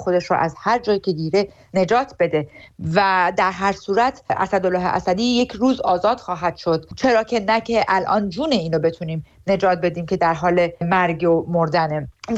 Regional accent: Iran; من به عنوان یک سیاستمدار و به عنوان یک ایرانی تبار که جمهوری اسلامی رو از داخل و خارج میشناسه

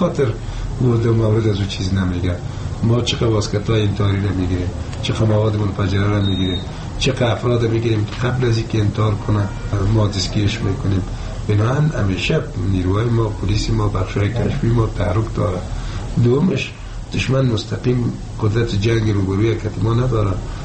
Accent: Afghanistan; ما افغان هستیم

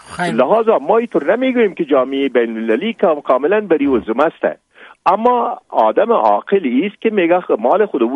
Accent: Afghanistan; ما افغان هستیم

